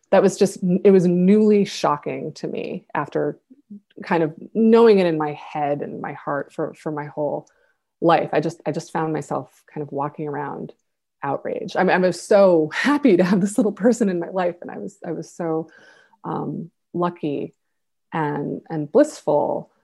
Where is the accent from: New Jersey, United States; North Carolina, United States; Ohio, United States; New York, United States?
New York, United States; Buffalo; in my hometown of Buffalo, where the book is set